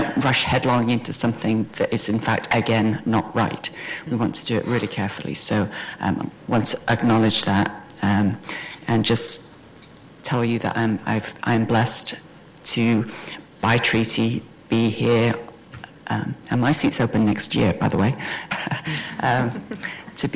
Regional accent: England, United Kingdom; I was born and raised in England.

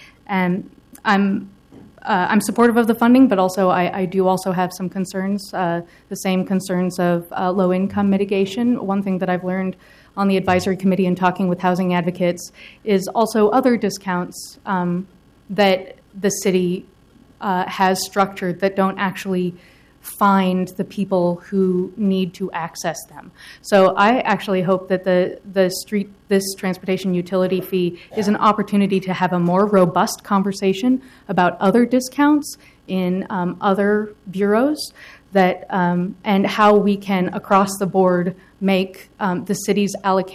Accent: Portland, Oregon, United States; I also grew up in Portland. I grew up in Park Rose Gateway.

